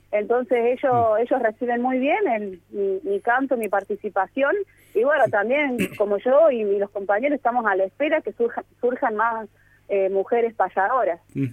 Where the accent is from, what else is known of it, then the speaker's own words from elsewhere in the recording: Córdoba, Argentina; yo soy de un pueblo del centro prácticamente de la provincia, ahí ya cerca también de Santa Fe. Pero bueno, mi pueblito es un pueblito agrario de la ruta de Mercosur, por la ruta 158, a 50 kilómetros de Villa María, 200 de la capital.